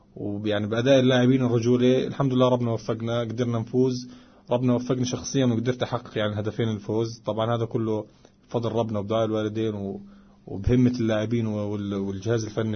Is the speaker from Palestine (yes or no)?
yes; Palestine; احنا شعب فلسطيني